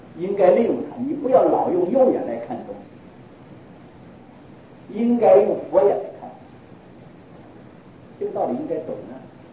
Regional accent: China; 我们中国人就是欠团结，

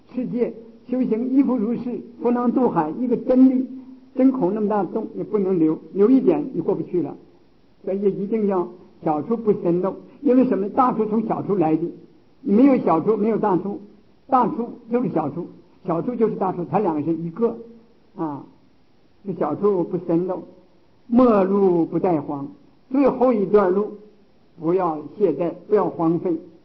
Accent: China; 所以我们中国人在这个古书上讲啊，没不有始，显克有终啊

